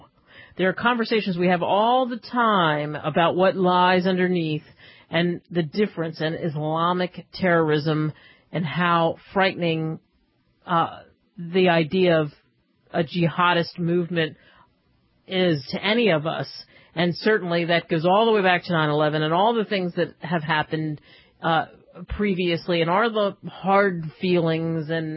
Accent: Philadelphia, Pennsylvania, United States; I grew up in Philly. Betsy Ross land. I mean, the flag was sacred.

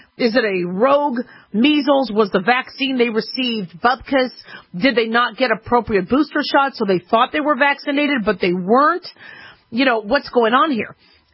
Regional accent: Phoenix, Arizona, United States; where I actually went to school in Phoenix. I grew up in Phoenix, Arizona.

